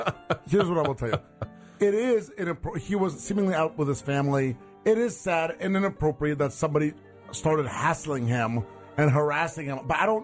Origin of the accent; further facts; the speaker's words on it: Russia; now in New York, United States; I'm from Russia.